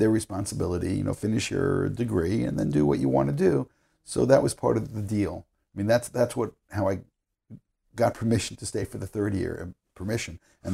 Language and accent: English; Bensonhurst, New York, United States; And normally, I grew up in Bensonhurst, it's not so far from the water.